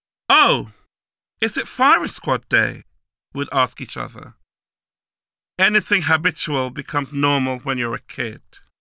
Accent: Accra, Greater Accra, Ghana; also born or lived in Takoradi; When I was still quite little, we relocated from Takoradi to the capital city of Accra, where we lived on another base called Burma Camp, just across the road from the sea.

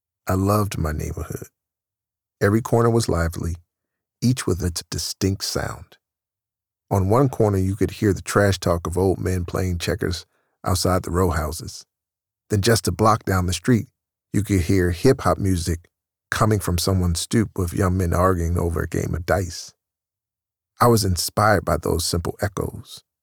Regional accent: Baltimore, Maryland, United States; I grew up in Baltimore's Park Heights, son of a working middle-class family.

